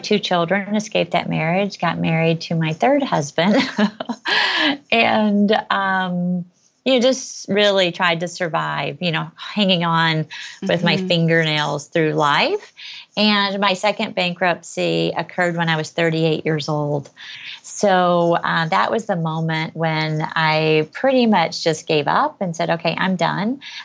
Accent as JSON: {"language": "English", "region": "Arkansas", "country": "United States", "tie": "born or raised there", "said": "So I grew up in Arkansas. You know what we would probably call poor."}